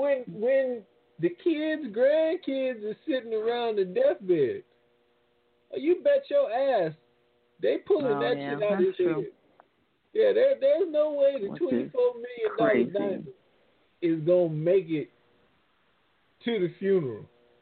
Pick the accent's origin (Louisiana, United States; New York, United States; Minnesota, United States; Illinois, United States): Louisiana, United States; New Orleans; And I remember growing up in New Orleans, I almost got a gold tooth.